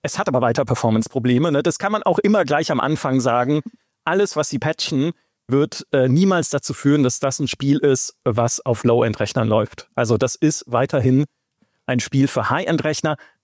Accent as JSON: {"language": "German", "town": "Munich", "region": "Bavaria", "country": "Germany", "said": "ne, als Münchner"}